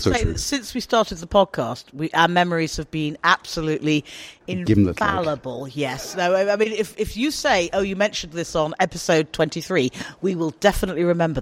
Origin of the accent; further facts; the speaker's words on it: United Kingdom; I'm British